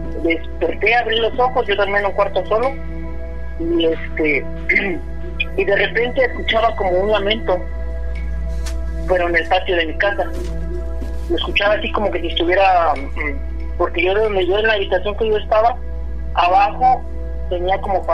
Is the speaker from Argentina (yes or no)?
no; Tlalnepantla, State of Mexico, Mexico; now in New York, United States; Soy originario de ¿cómo se llama? Se llama Caracoles, pero la colonia se llama Tlalnepantla, Estado de México.